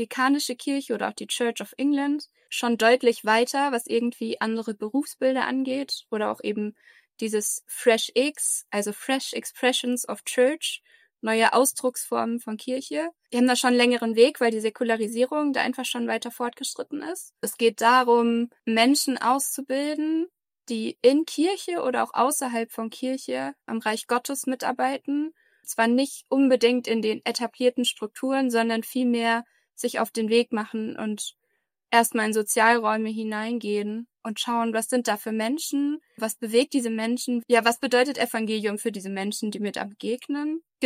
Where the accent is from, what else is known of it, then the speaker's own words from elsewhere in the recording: Aschaffenburg, Bavaria, Germany; Ursprünglich komme ich aus dem Raum Aschaffenburg, bin da aufgewachsen in einem freikirchlichen Kontext